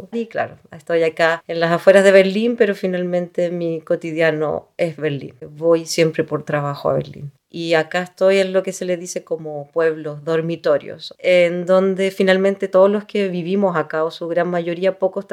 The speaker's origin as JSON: {"language": "Spanish", "country": "Chile", "moved": "yes", "lives_now": "Germany", "said": "vengo de Chile y vivo hace 5 años acá en Alemania."}